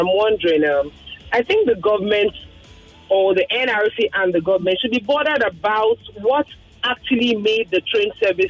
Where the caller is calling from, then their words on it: Lekki, Lagos, Nigeria; I'm calling you from Lekki.